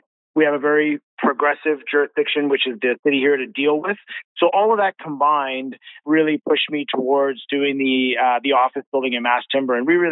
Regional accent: Richmond, British Columbia, Canada; I grew up in Richmond.

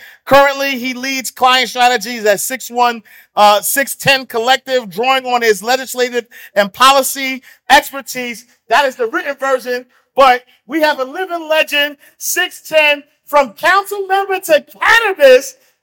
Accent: New York City, New York, United States; but I'm really from Harlem. But I was like, let me play in the room. But I grew up in Harlem, like single parent.

